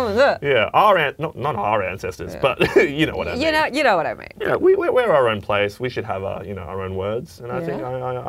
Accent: New South Wales, Australia; Because I'm from Western Sydney. I'm from Western Sydney.

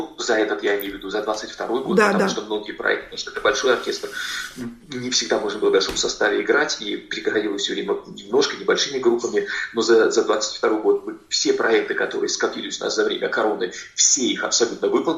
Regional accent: Saint Petersburg, Russia; born there; я родился в Ленинграде

